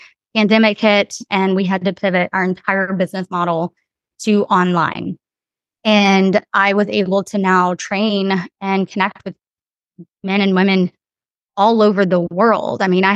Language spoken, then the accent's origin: English; Louisiana, United States; moved away as an adult; I'm from Louisiana. And after the hurricane Rita and Katrina, my program was cut from the university. And I just took a hard pivot. I moved here to Austin, Texas, and I'm still here almost 18 years later